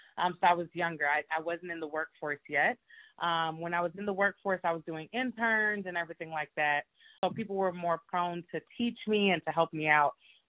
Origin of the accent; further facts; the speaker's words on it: Miami, Florida, United States; I was born and raised in Miami. Growing up in Miami, I didn't really realize that there was a difference in being Black and being Hispanic and being white, Asian, or anything like that.